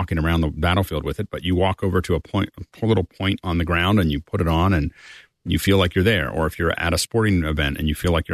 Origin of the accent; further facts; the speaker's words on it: Pennsylvania, United States; I've been there a lot. So I grew up in Pennsylvania.